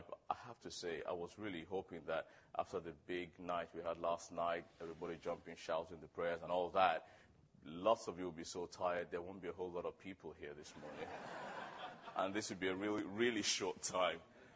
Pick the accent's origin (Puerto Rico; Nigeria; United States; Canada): Nigeria; I'm a Nigerian, and God became a Christian in Nigeria